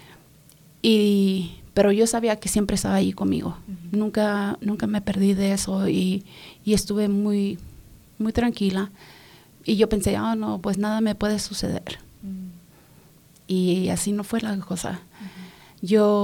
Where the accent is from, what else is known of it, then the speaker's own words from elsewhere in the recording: Los Angeles, California, United States; Yo soy originalmente de California, Los Ángeles, California.